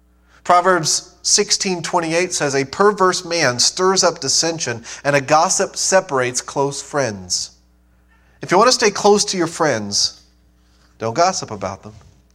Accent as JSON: {"language": "English", "region": "Ohio", "country": "United States", "said": "I'm originally from Ohio."}